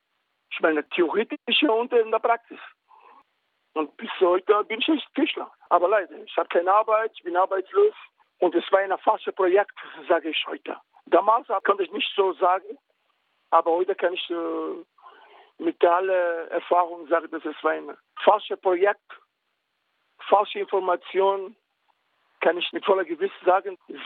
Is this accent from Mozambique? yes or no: yes; Mozambique; genauso wie mein Heimatland, Mosambik.